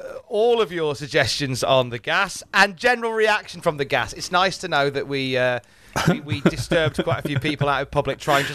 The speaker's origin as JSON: {"language": "English", "country": "Germany", "second_language": "English", "said": "For context, I'm from Germany"}